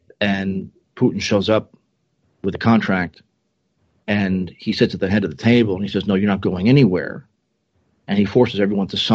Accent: New Jersey, United States; You know, I grew up in New Jersey. We were part of the New York media market.

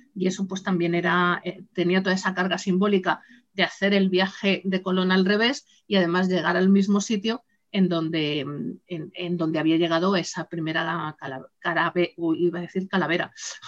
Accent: Madrid, Community of Madrid, Spain; Yo soy de Madrid y en Madrid tenemos un aprendiz de río

